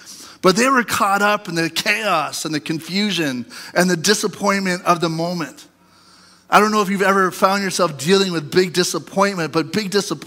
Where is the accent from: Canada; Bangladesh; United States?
Canada; Ontario; And as you know, I grew up in Ontario.